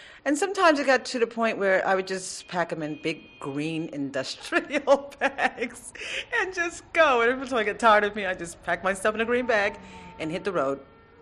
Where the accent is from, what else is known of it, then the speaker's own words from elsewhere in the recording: Brooklyn, New York, United States; I grew up in Brooklyn, New York. This was a nice house, and there was 10 of us, 10 children